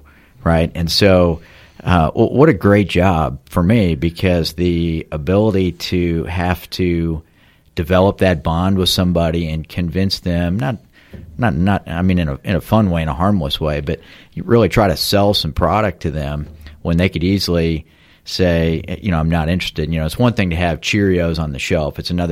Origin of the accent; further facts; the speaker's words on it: St. Louis, Missouri, United States; I grew up in St. Louis and other kind of big cities around the country before going to college.